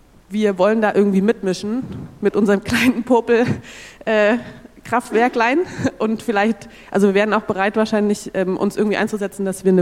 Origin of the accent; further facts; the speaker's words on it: Leipzig, Saxony, Germany; ich bin aus Leipzig und dort Mitglied in einem Gemeinschaftsgarten.